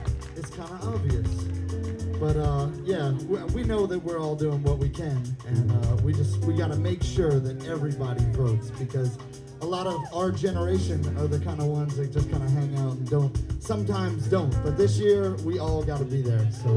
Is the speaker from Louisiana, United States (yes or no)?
yes; New Orleans, Louisiana, United States; now in Boulder, United States; I'm from New Orleans, Louisiana. … We are collectively … from Boulder, Colorado. That's where we reside.